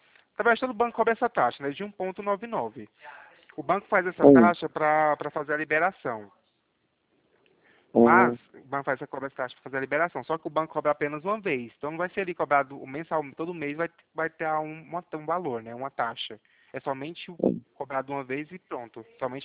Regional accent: Goiânia, Goiás, Brazil; Eu sou aqui de Goiânia.

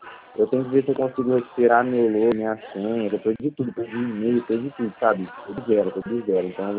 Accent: Ribeirão Preto, São Paulo, Brazil; Eu sou de Ribeirão Preto.

